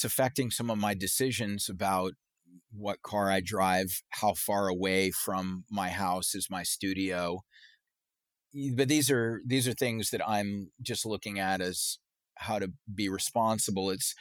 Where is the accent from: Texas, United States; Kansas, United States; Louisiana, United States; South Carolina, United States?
South Carolina, United States; Charleston; I grew up in Charleston, where they started the Civil War, and it's very racially divided economically.